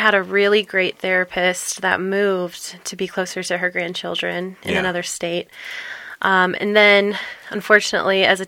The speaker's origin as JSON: {"language": "English", "town": "Moore", "region": "Oklahoma", "country": "United States", "tie": "born or raised there", "said": "I grew up in Moore, Oklahoma, which is a really small town in Oklahoma."}